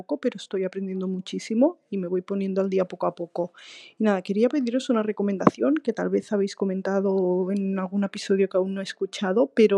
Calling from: Barcelona, Catalonia, Spain; de Barcelona.

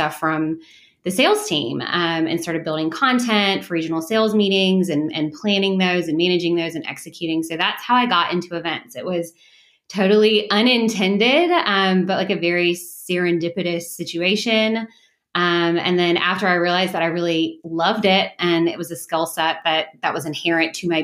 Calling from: Charlotte, North Carolina, United States; I am joining from Charlotte, North Carolina, which is our pandemic home for the time being.

